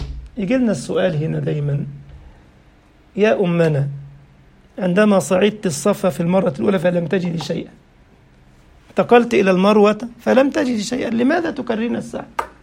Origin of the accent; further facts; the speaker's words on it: Egypt; جاله زبون سقع زي ما بيقولوا عندنا في مصر